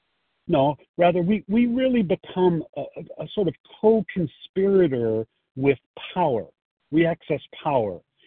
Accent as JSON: {"language": "English", "town": "Chicago", "region": "Illinois", "country": "United States", "said": "I'm from Chicago"}